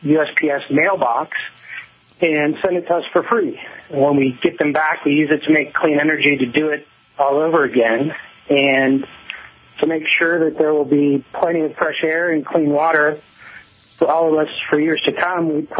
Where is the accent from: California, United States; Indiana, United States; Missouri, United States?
California, United States; I grew up in Northern California, in just north of San Francisco, and was always in the outdoors